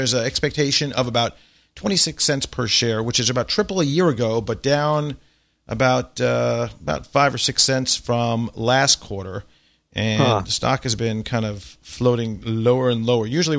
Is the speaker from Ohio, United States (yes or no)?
no; Long Island, New York, United States; when I grew up in Long Island, there was a lot of Jews, Italians, and Irish.